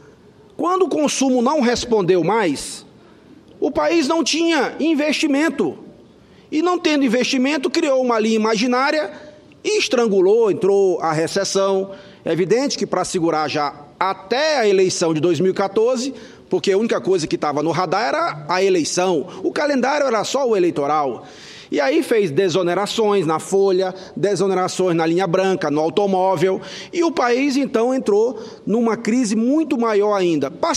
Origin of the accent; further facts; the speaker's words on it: Brazil; eu não compreendo como brasileiro